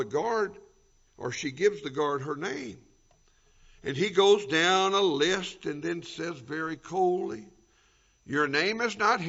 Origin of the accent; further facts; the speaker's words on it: Louisiana, United States; You know, we grew up in Louisiana.